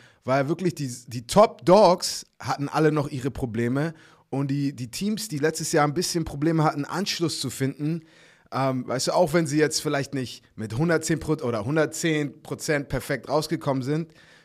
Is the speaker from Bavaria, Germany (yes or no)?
no; Hamburg, Germany; ich bin Hamburger